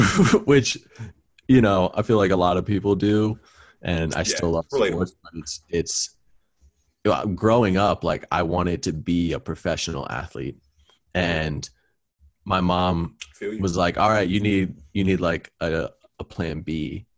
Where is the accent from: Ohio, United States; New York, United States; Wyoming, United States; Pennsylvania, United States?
Pennsylvania, United States; And so I'm super thankful for growing up in Central PA.